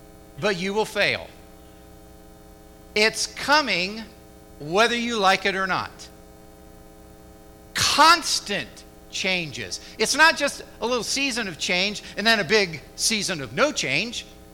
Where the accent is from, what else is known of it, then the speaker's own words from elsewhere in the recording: Dayton, Ohio, United States; and I grew up in Dayton, Ohio. I spent the first 30-odd years of my life there, and so I knew the terrain.